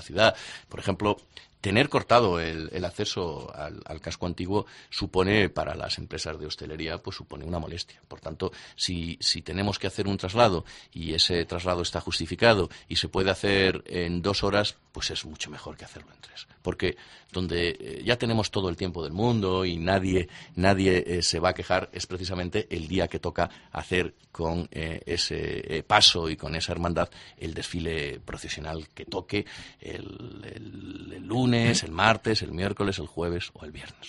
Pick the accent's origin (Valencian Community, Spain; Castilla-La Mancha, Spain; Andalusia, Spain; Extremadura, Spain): Castilla-La Mancha, Spain; A mí personalmente, como castellano manchego, pues que yo me alegré